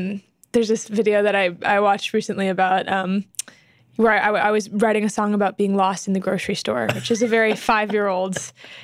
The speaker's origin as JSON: {"language": "English", "town": "Temecula", "region": "California", "country": "United States", "tie": "born or raised there", "said": "Yeah, I was born in Temecula, California, which is about 2 hours out of LA."}